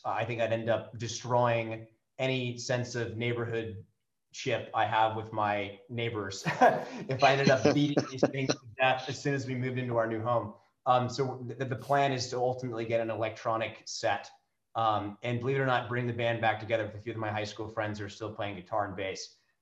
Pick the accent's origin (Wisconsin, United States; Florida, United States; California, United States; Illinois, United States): California, United States; growing up in the Bay Area and in Silicon Valley, I've always been super interested in tech and entrepreneurship and investing.